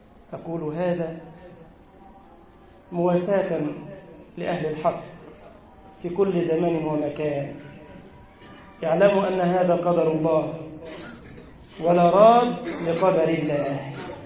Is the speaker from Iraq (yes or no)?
no; Egypt; وأن تؤمن بلدنا مصر يا رب العالمين